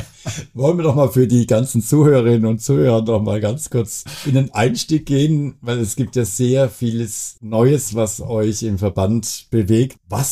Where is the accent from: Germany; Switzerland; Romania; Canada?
Switzerland; Aber das kann ich doch sagen mit der deutschen Mutter. Aber ich bin Schweizer, also da bin ich stolz drauf.